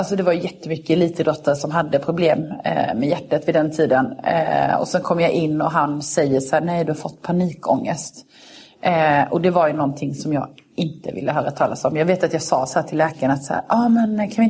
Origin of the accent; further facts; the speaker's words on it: Karlshamn, Blekinge, Sweden; hemma i Karlshamn eller om det var ett